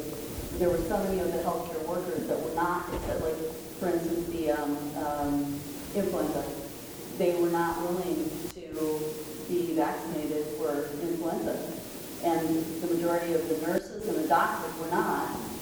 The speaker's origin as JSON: {"language": "English", "region": "Michigan", "country": "United States", "said": "and I was from Michigan, and I would go out and provide information about the safer medical devices."}